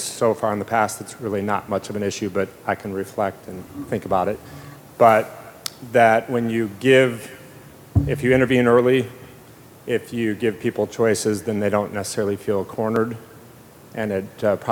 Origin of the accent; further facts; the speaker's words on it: San Diego, California, United States; I'm a surgeon from San Diego